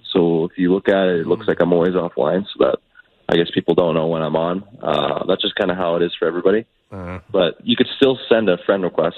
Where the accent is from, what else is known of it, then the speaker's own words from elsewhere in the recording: Canada; I'm Canadian, so.